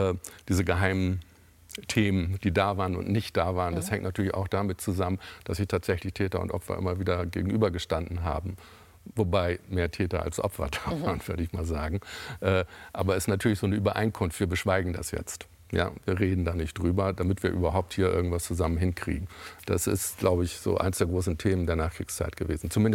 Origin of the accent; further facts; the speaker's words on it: Lower Saxony, Germany; born there; Nein, nein, Niedersachsen.